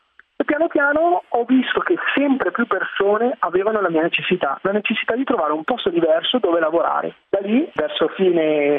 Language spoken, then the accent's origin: Italian; Bergamo, Lombardy, Italy; now in Milan, Italy; io sono di Bergamo, mi sono trasferito in una grande città come Milano